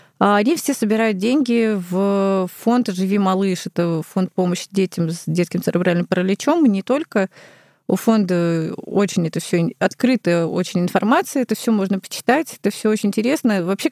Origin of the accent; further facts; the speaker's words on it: Moscow, Russia; born there; also born or lived in Saint Petersburg; Не, наоборот, я родилась в Москве.